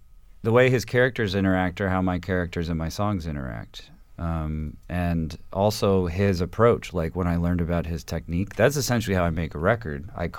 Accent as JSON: {"language": "English", "town": "Huntington Beach", "region": "California", "country": "United States", "tie": "born or raised there", "also_born_or_lived": "Santa Ana", "said": "Well, I grew up in Huntington Beach. I was born in Santa Ana. My dad was a fireman"}